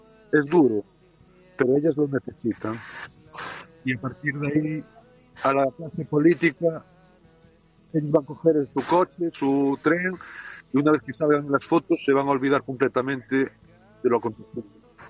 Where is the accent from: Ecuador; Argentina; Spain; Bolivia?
Spain; Galicia; como los gallegos guardamos todo para adentro.